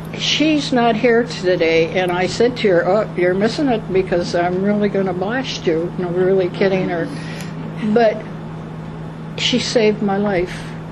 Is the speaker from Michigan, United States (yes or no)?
yes; Detroit, Michigan, United States; moved away; also born or lived in Morristown; I'm a native of Detroit, Michigan, and when I moved, I'm from Morristown, and last year I just moved up by the Delaware Water Gap.